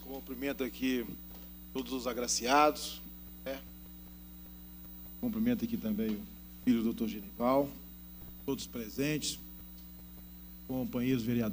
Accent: Ouro Preto, Minas Gerais, Brazil; E somos nascidos e criados no Padre Faria.

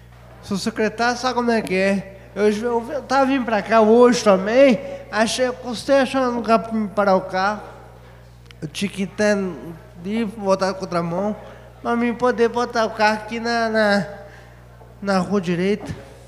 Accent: Ouro Preto, Minas Gerais, Brazil; Eu estou fazendo minha parte de cidadão, que eu sou de Ouro Preto.

